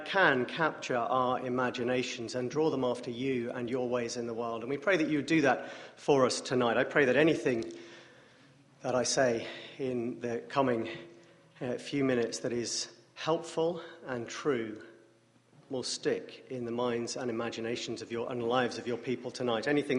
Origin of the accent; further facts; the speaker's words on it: England, United Kingdom; now in United States; But as an Englishman, it's a little strange to stand in the middle of Washington, D.C., 2 days before a presidential election